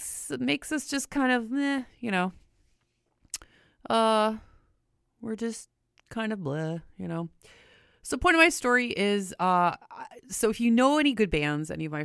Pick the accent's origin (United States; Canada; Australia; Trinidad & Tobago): Canada; Windsor, Ontario; I'm from Windsor, which is a Motor City. And across the river is the other big one, Detroit.